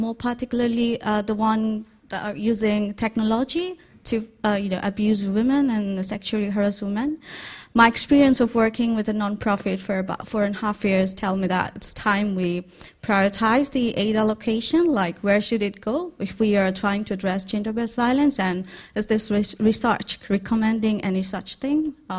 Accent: Bangladesh; English is a second language; Because I remember you mentioned Bangladesh, and I'm from Bangladesh, a country where 87% women experience intimate gender violence.

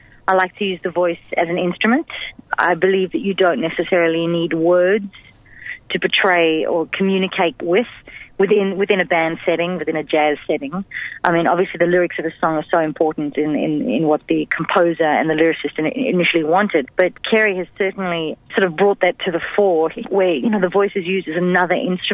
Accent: South Africa; now in Australia; I am a South African jazz singer who now lives here in Australia. I've been here for 6 years. My father comes from the South African side of things.

